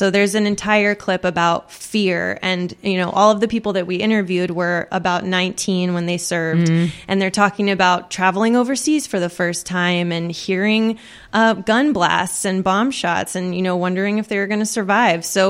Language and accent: English; Austin, Texas, United States; I grew up here in Austin